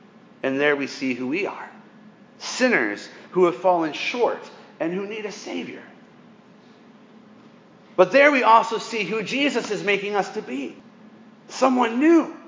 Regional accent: Dallas-Fort Worth, Texas, United States; You know, growing up in Dallas-Fort Worth, this is a way of life.

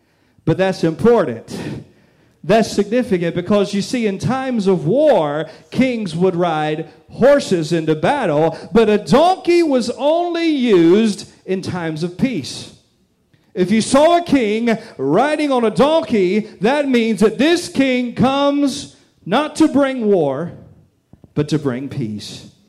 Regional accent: Red Oak, United States; I grew up out in the woods. I grew up in Red Oak.

